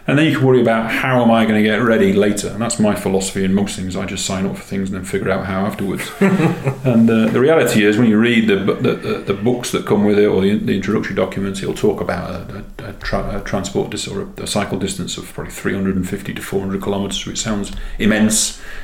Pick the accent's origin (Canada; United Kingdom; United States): United Kingdom; England; So I actually knocked on the door and I said, " … I'm an English guy, I'm here from Michelin selling tyres, but the good news is I didn't bring my dog with me."